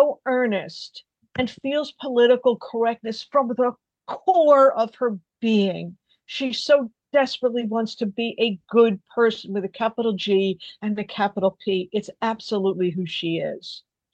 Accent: New York, United States; especially, you know, I'm a New Yorker. I'm a sarcastic person. That's how I view life.

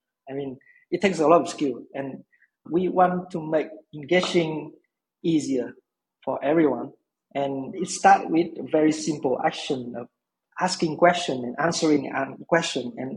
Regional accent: Vietnam; also born or lived in Australia; I spent probably half of my adulthood in Australia and the other half in Vietnam. Vietnam was my hometown and I came back to Vietnam about a bit more than 10 years ago.

